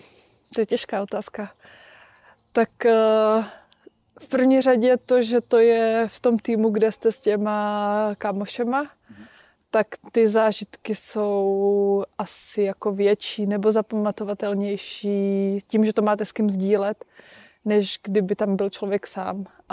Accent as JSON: {"language": "Czech", "town": "Červený Kostelec", "region": "Hradec Králové Region", "country": "Czechia", "tie": "born or raised there", "said": "A pak jsem chodila do dětského oddílu u nás doma v Červeném Kostelci, který je takový na obecnou sportovní přípravu."}